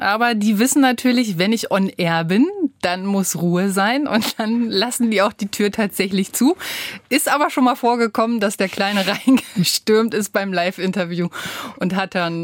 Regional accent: Rostock, Mecklenburg-Vorpommern, Germany; Ich komme von der Küste aus Rostock, da bin ich geboren

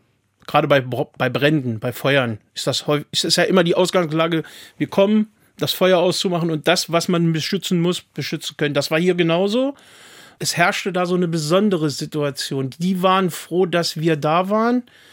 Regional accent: Lower Saxony, Germany; Ja, wir sind aus dem Landkreis Goslar.

